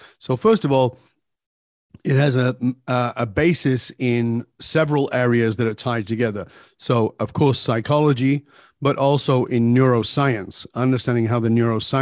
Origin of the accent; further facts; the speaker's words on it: England, United Kingdom; born there; moved away; I was born in Northern England. I've been gone for more than 40 years, but I was born in abject poverty